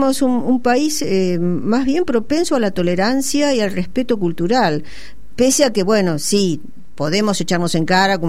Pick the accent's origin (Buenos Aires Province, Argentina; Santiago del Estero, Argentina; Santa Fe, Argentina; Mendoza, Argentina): Buenos Aires Province, Argentina; Castelar; cuando yo era chica en Castelar, yo me crié en Castelar, nos mudamos ahí cuando yo tenía 5 años